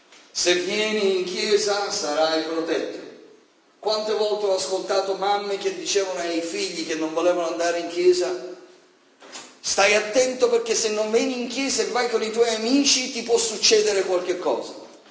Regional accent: Sicily, Italy; Io vengo dalla Sicilia.

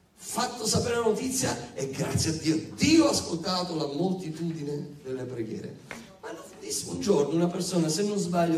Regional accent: Sicily, Italy; E io me ne intendo, perché sono siciliano.

